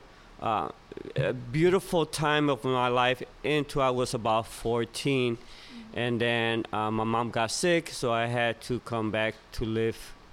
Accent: Dorado, Puerto Rico; also born or lived in Chicago; I was born in Chicago. Mm-hmm. At the age of six, I moved with my mom to Puerto Rico.

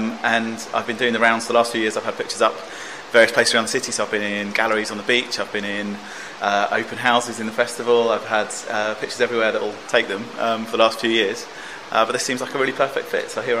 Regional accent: Brighton, South East England, United Kingdom; I'm a local photographer. I grew up down here in Brighton.

